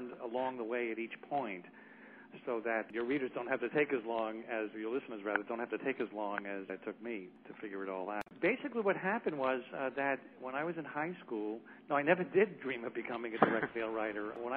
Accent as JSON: {"language": "English", "town": "Brooklyn", "region": "New York", "country": "United States", "tie": "born or raised there", "lives_now": "The Hamptons, United States", "said": "up in Brooklyn, and now I live out in the Hamptons"}